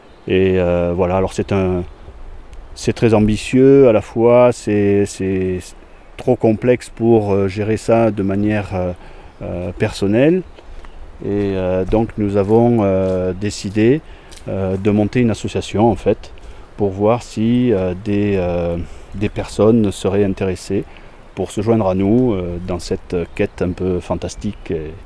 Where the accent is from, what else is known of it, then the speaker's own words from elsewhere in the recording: Albi, Occitanie, France; Alors moi je suis originaire d'Albi, j'ai vécu quasiment toute ma vie là-bas, et puis il y a de ça 5 ans maintenant, avec mon épouse Béatrice, on a décidé de sortir de la ville